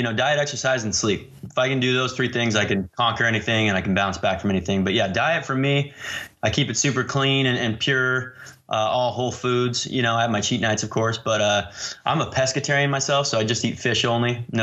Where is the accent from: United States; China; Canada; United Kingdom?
United States; Utah; also born or lived in Texas / California / Washington; So I was born in Utah. We stayed there for about 6 months, moved to Texas for 6 months, California for 6 months, spent 8 years in Washington, and then came back to Utah and spent 16 years